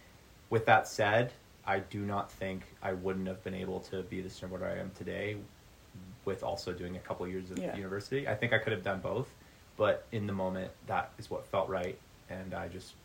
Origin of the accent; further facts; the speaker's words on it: Vancouver, British Columbia, Canada; I grew up in Vancouver